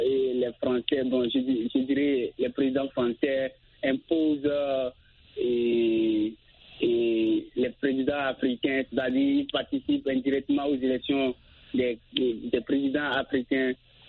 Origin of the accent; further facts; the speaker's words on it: Benin; Je suis de Bénin